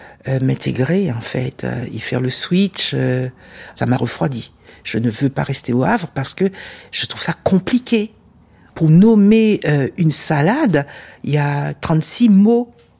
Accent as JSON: {"language": "French", "country": "Martinique", "tie": "born there", "said": "je suis née en Martinique"}